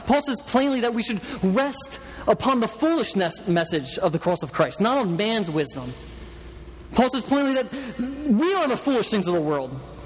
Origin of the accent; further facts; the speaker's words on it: Philadelphia, Pennsylvania, United States; It's kind of like me. I'm from Philly. You know what that entails, right? Just, I'm from Philly, all right?